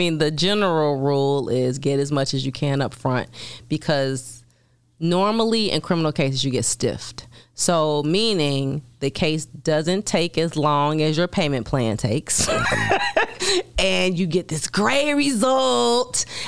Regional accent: Chicago, Illinois, United States; my law partner and I, we're both from Chicago

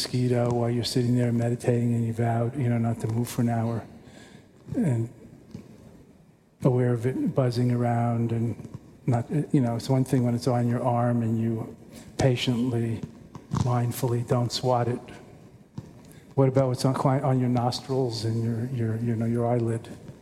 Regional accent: New York, United States; I mean, I'm a New Yorker and I don't live in New York.

